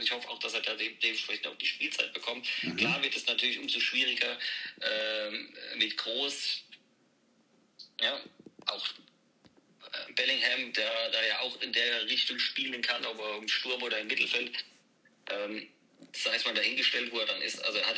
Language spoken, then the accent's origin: German; Dortmund, North Rhine-Westphalia, Germany; Also selbst ich als Dortmunder würde das nicht machen, ne?